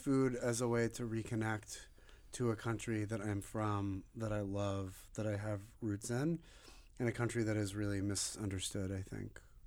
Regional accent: United States; also born or lived in Israel; I was born there. I grew up in the States. We moved back there. I left there. I was in love with it. I felt, and to this day, I mean, Philly is my home.

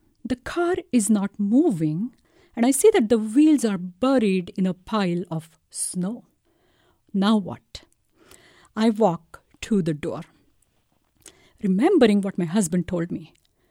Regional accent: India; moved away as an adult; now in Albuquerque, United States; 34 years ago, I moved from India to Albuquerque, New Mexico. New country, newly married, completely lost.

